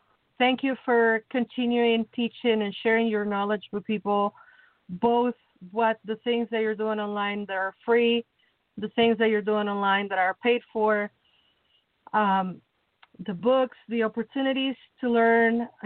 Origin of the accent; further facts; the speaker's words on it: Mexico City, Mexico; so growing up in Mexico, I lived in the suburbs. I'm from Mexico City, but for a time I live in the suburbs.